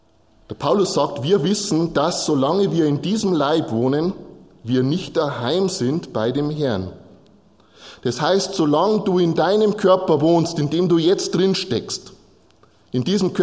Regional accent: Bavaria, Germany; Ich ertappe mich ja schon manchmal, dass ich mich hinstelle und mit einem gewissen Stolz sage, ich bin ein Bayer.

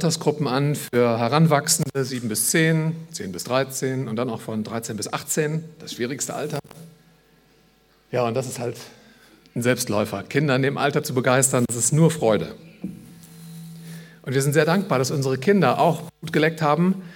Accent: North Rhine-Westphalia, Germany; da wo ich herkomme, meiner Zagen im Sauerland.

